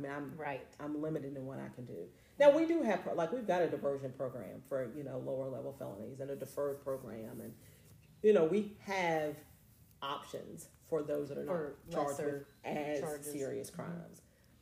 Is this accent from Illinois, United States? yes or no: no; Lexington, Kentucky, United States; You know, so I think born and raised in Lexington, I have a little bit of trust